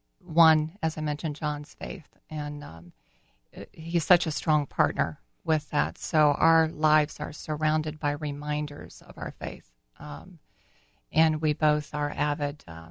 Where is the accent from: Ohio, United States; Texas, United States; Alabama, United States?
Ohio, United States; Linden; So I'm from Linden. Many times we'll refer to it as the L.A. area.